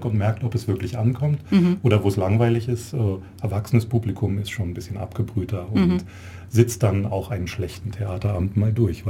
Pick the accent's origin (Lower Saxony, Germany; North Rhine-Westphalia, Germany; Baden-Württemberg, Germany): Lower Saxony, Germany; Hanover; ich komme aus Norddeutschland, aus Hannover, habe da Sozialpsychologie und Germanistik, Literaturwissenschaft studiert